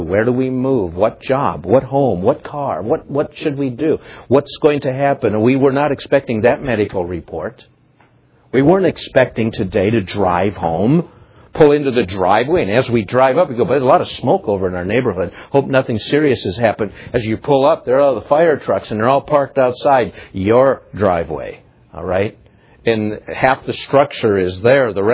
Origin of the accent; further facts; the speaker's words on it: Minnesota, United States; I'm a Minnesotan. Came out here for the first time.